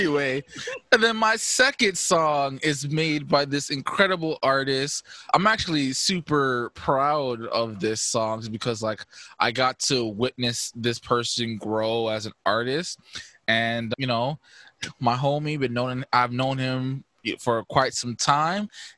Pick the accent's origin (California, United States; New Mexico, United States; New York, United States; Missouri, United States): New York, United States; Brooklyn; even though I'm a nigga from Brooklyn.